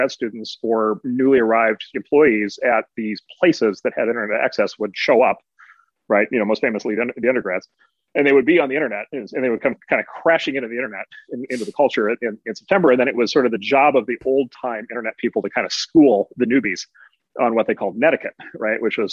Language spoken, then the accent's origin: English; Midwest, United States; Well, so first of all, I'm from the Midwest, and so even if I thought that, I could never admit that I thought that.